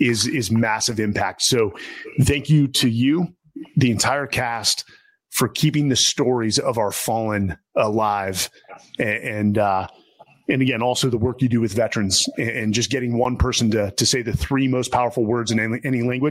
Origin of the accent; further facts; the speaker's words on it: California, United States; born there; I was born in the Bay Area of San Francisco, which is not exactly a hotbed for military recruitment